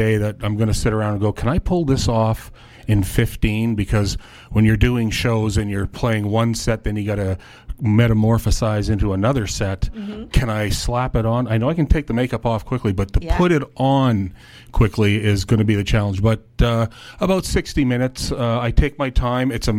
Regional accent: Winnipeg, Manitoba, Canada; born and raised in Winnipeg, but living out here on the beautiful Best Coast.

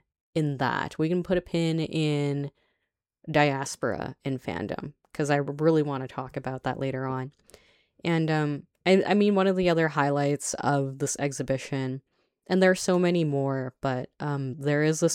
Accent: Guangdong, China; my family aren't from Hong Kong, but we are from the Cantonese-speaking region of China.

